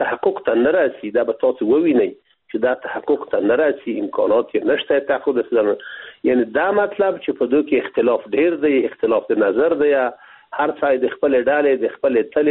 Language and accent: Persian; Afghanistan; ما افغان هستیم، اینمی خط مشی ماست